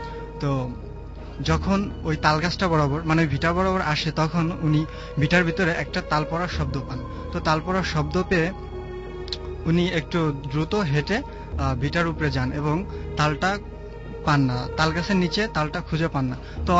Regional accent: Dhanmondi, Dhaka Division, Bangladesh; ধানমন্ডি থেকে এসেছি

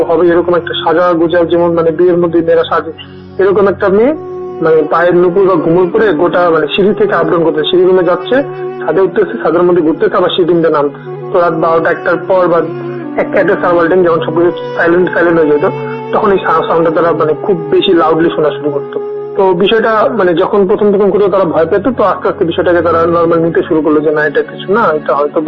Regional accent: Dinajpur, Rangpur Division, Bangladesh; now in Dhaka, Bangladesh; আমার হোমটাউন দিনাজপুরে, দিনাজপুরের একটা উপজেলায়।

